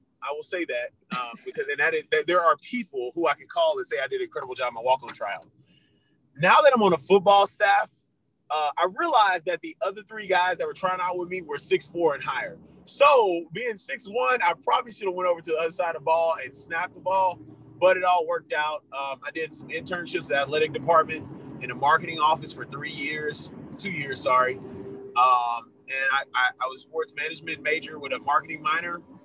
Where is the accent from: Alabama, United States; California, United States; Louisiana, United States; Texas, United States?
Texas, United States; Missouri City; I'm from Houston, Texas, specifically a city, Missouri City, Texas. Mo City, as most people know it. Look out. Grew up in Texas my whole life.